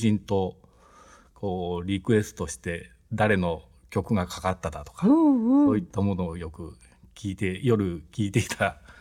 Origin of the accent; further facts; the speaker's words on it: Yaizu, Shizuoka, Japan; 元焼津は、焼津神社のすぐそば